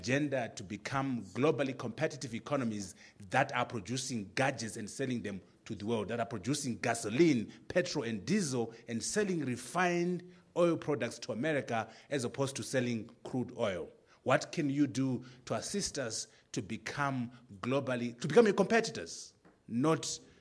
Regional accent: Zimbabwe; from Zimbabwe.

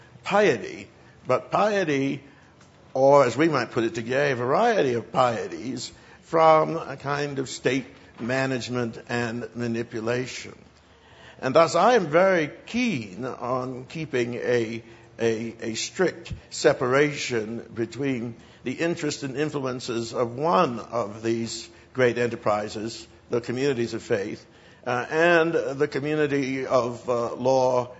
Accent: Plymouth, Massachusetts, United States; And I come from Plymouth, Massachusetts, the only colony out of which Roger Williams was not kicked.

